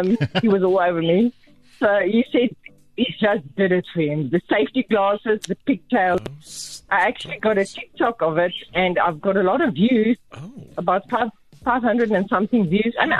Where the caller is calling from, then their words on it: Pretoria, Gauteng, South Africa; I am in Pretoria, inside about next to Mountain View.